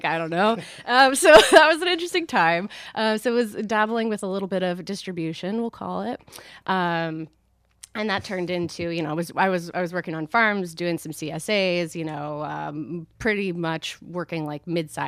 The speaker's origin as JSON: {"language": "English", "region": "Kansas", "country": "United States", "tie": "born or raised there", "also_born_or_lived": "Missouri", "lives_now": "Elizaville, United States", "said": "Well, where am I from? I live in Elizaville right now. I'm from Kansas. Oh. I grew up in the Midwest. Huh. Kansas and Missouri."}